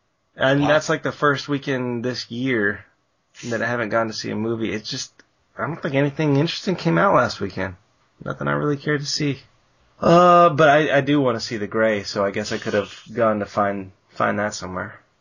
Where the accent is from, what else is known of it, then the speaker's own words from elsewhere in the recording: Michigan, United States; I'm from Michigan, and I love the Red Wings.